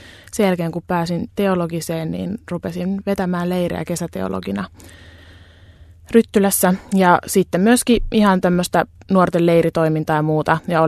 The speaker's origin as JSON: {"language": "Finnish", "town": "Helsinki", "region": "Uusimaa", "country": "Finland", "said": "Joo, eli mä oon Helsingistä kotoisin kyllä. Mutta et kansanlähetyksen piireihin eksynyt vasta niin kuin 14-vuotiaana rippileirillä."}